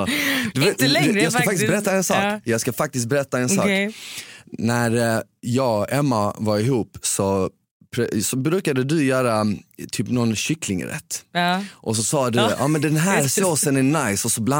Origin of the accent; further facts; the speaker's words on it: Malmö, Skåne, Sweden; accent: Skåne; also born or lived in Bosnia; Som ni hör så är jag från Skåne. Men jag är född i Bosnien. Jag kom till Sverige när jag var 3 år gammal som flykting med mina föräldrar.